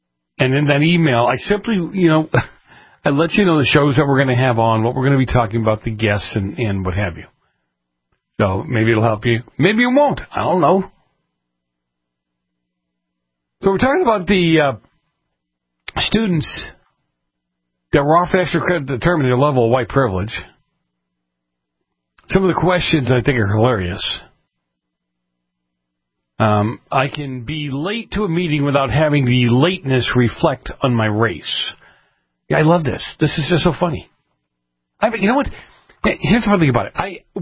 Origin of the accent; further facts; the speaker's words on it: East Coast, United States; now in California, United States; Especially here in California. I grew up on the East Coast.